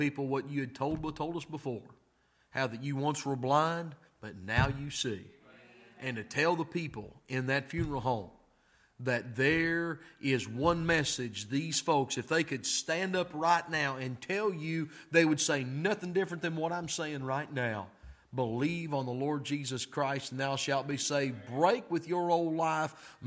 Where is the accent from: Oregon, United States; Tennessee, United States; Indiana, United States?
Tennessee, United States; And I'm from Tennessee and I knew that.